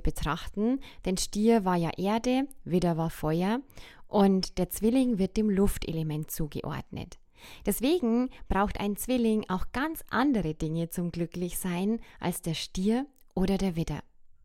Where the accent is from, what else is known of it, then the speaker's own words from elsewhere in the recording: Bavaria, Germany; So sagt man es bei uns im Bayerischen Wald.